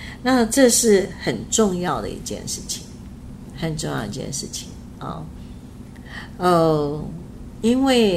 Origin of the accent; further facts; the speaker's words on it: Kaohsiung, Taiwan; 我小学六年级就搬到高雄的鼓山哈，然后那里呢，就是我们家后面就是有火车铁轨啊